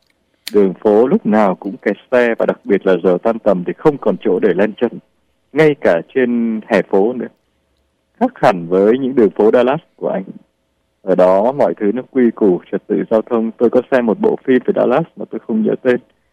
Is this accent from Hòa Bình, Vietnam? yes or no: no; Hanoi, Vietnam; accent: Hanoi; tôi quyết định tôi giữ giọng Hà Nội một cách, cố gắng giữ một cách chuẩn mực và không thay đổi. Nhưng mà thực ra thì quê gốc của tôi là Nam Bộ. Tôi quê ở Đồng Tháp, tỉnh Đồng Tháp. Và ba tôi là người tập kết ra Hà Nội. Mẹ tôi là người Hà Tây.